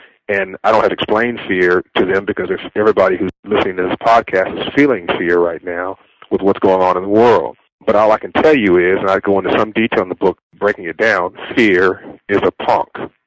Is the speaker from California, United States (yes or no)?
yes; Compton, California, United States; born or raised there